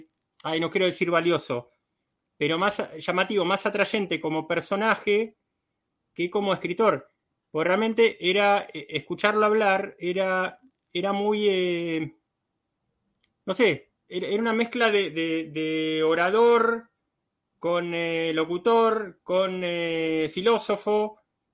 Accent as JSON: {"language": "Spanish", "country": "Argentina", "said": "Yo siendo argentino no leí todo"}